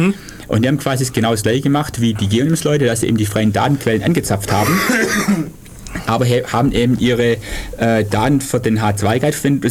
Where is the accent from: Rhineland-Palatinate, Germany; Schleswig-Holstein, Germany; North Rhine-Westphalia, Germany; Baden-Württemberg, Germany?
Baden-Württemberg, Germany; Süßen